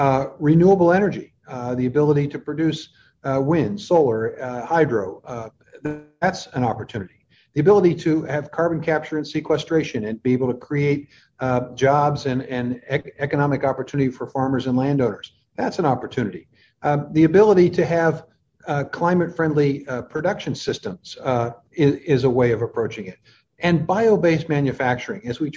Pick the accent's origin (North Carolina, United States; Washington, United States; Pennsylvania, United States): Pennsylvania, United States; Pittsburgh; Well, I grew up in Pittsburgh. So I'm pretty familiar with multiple generations of transitions that city's gone through.